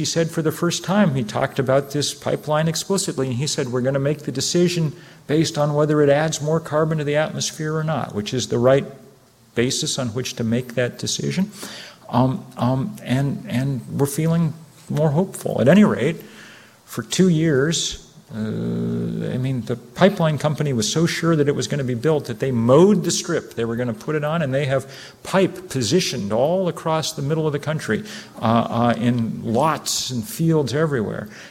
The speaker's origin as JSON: {"language": "English", "region": "Vermont", "country": "United States", "tie": "born or raised there", "said": "That's my home state of Vermont"}